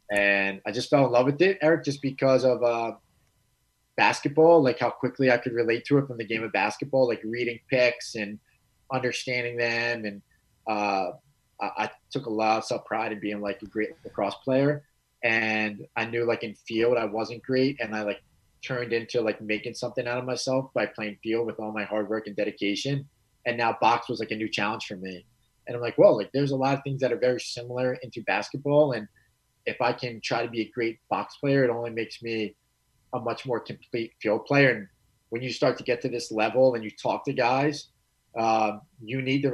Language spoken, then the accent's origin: English; United States; if they would rank me on hands because I'm American, I'd be like 22.